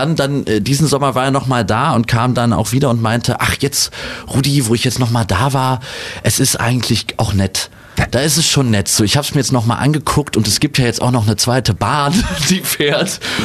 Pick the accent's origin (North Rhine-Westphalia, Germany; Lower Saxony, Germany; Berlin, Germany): North Rhine-Westphalia, Germany; Cologne; also born or lived in Bergisch Gladbach; Ich bin aber direkt wieder zurück nach Köln, als ich auf der Welt war, dahin gebracht worden von meinen Eltern. Genau, also ich bin Kölner.